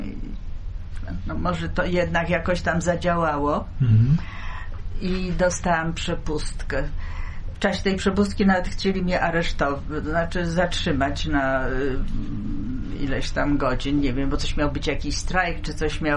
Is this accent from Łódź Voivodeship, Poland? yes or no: no; Wrocław, Lower Silesian Voivodeship, Poland; Żeby pokazać, że ja z Wrocławia.